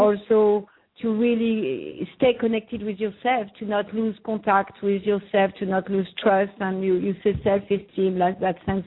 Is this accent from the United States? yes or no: no; France; accent: French; English is a second language; I'm from France, and I have a very strong French accent, and I'm quite aware of that.